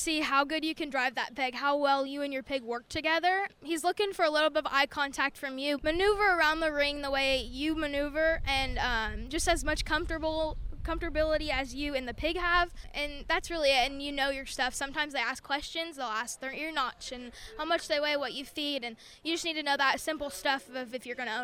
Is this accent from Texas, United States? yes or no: no; Kansas, Illinois, United States; And then I'm also vice president of my chapter, and I am from Kansas, Illinois.